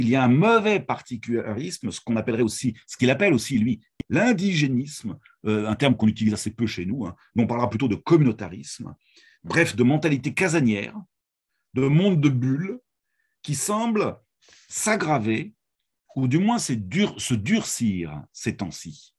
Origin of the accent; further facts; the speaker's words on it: France; Chez nous en France, de tenir compte des lois de la République.